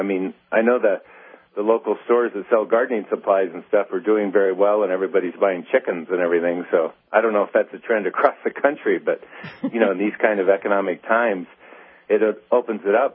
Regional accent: Nevada, United States; I was originally from Nevada, Nevada was kind of a redneck state and very conservative at the time.

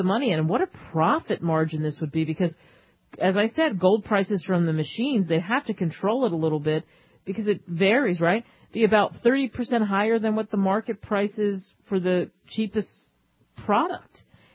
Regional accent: New Jersey, United States; You can tell I'm from Jersey because it's so tough for me to pump gas.

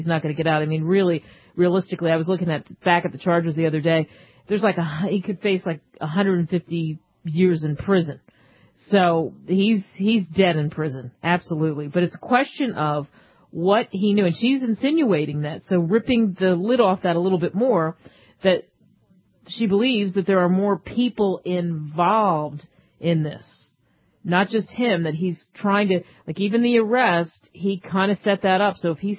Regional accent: Northeast, United States; it's because I grew up in the Northeast and I spent time commuting.

